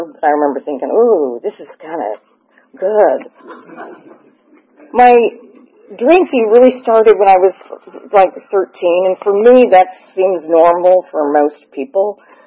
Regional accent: Barstow, California, United States; born there; So I was born in Barstow, California, and I was born to a big, large Catholic family. I was the fifth of eight, and it was a loving family.

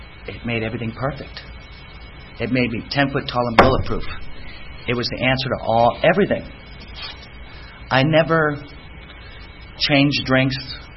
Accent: Cleveland, Ohio, United States; born there; I was born in Cleveland, Ohio, Polish Catholic. I can pretty much stop there.

